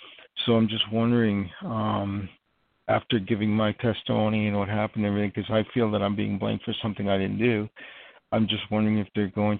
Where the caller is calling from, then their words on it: New York, United States; I'm calling from New York.